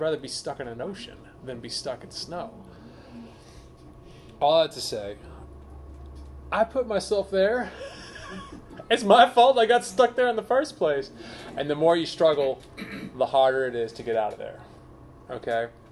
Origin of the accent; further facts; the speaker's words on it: Texas, United States; The world might see me as a Texan. It might see me as an American.